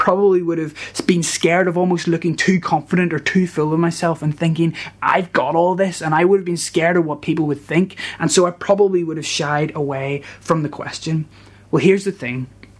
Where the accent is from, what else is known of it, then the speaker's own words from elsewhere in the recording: Northern Ireland, United Kingdom; We need to stop being so Northern Irish about what God has given us.